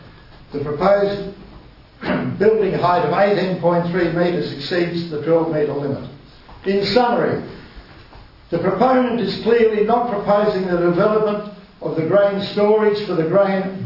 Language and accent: English; Longford, Tasmania, Australia; I'm from Pansanga, Longford.